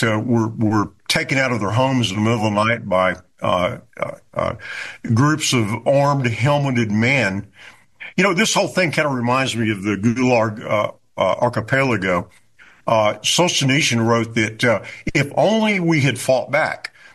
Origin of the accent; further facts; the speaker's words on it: United States; So this is a big moment, probably the biggest moment in my life as an American.